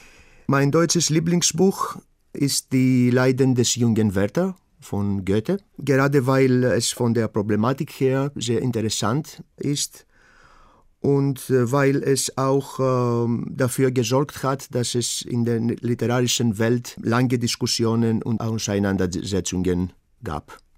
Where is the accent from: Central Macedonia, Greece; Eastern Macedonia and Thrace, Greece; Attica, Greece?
Attica, Greece; Athens; German is a second language; Ich komme aus Athen, aus Griechenland. Ich bin auch in Athen geboren, 1970.